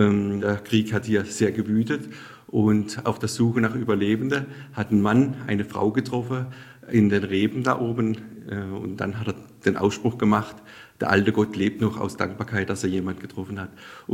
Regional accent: Sasbachwalden, Baden-Württemberg, Germany; Sachsbachwalde ist meine Heimat. Die Reben, die Kulturlandschaft, die wir haben, das ist für mich Heimat.

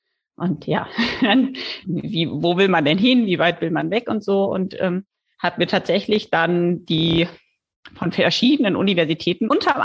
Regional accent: Düsseldorf, North Rhine-Westphalia, Germany; born there; now in Lübeck, Germany; wenn ich damals mit dem Fahrrad eine Viertelstunde nach links oder rechts gefahren bin, war ich halt entweder in Duisburg oder halt weiter in Düsseldorf drin. Deswegen ist es so die Grenze. Und ich habe tatsächlich in Duisburg studiert

